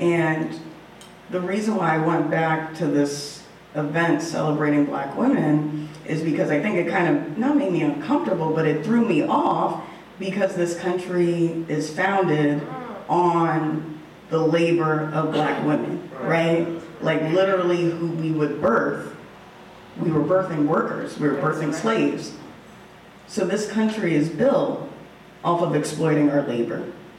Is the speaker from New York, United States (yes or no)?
yes; New York, United States; I'm from New York as well.